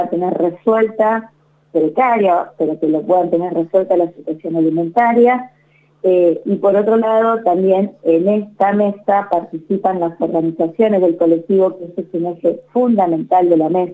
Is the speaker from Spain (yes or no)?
no; Chaco, Argentina; now in Mar del Plata, Argentina; yo soy del Chaco, así que amo esta provincia, puntualmente hoy estoy viviendo en Mar del Plata, pero amo esta provincia y es una provincia con la cual tengo a mis familiares, mis padres